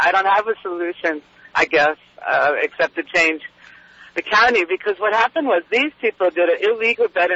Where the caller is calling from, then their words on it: Kihei, Hawaii, United States; I'm calling from Kihei.